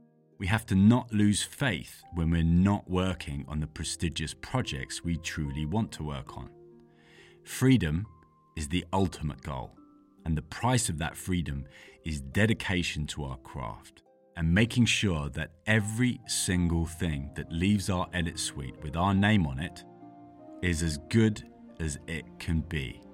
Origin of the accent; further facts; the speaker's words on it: London, United Kingdom; we've got a question from someone in my hometown of London for this week's show.